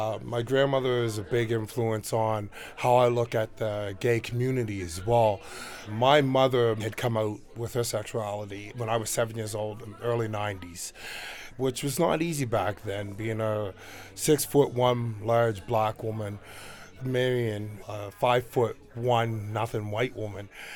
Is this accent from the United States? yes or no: no; Saint John, New Brunswick, Canada; I'm from St. John, New Brunswick, born and raised.